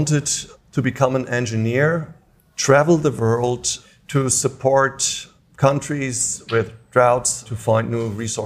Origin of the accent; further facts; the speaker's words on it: Schlitz, Hesse, Germany; In the middle of nowhere. Well, actually in a tiny little town called Schlitz.